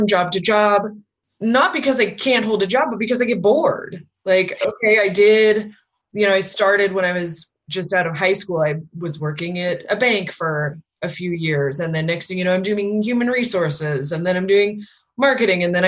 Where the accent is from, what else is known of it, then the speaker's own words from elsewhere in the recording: Salt Lake City, Utah, United States; also born or lived in North Dakota; I actually was born and raised in Utah, and then I moved to North Dakota when I was 20.